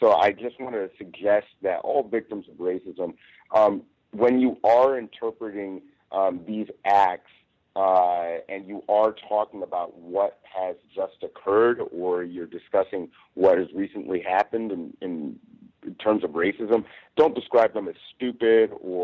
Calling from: Los Angeles, California, United States; I'm calling from Los Angeles at the moment.

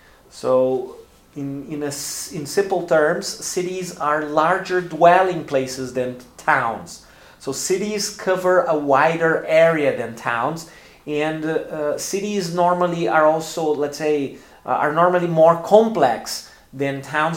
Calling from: Porto Alegre, Rio Grande do Sul, Brazil; English is a second language

